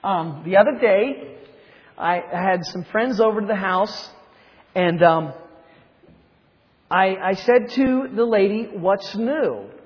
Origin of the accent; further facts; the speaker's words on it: Reading, Pennsylvania, United States; I came from Pennsylvania, and of course, the baseball team is the Philadelphia Phillies, and they have a P on the front of their hat. Well, I lived in a town near Philadelphia. It was called Reading.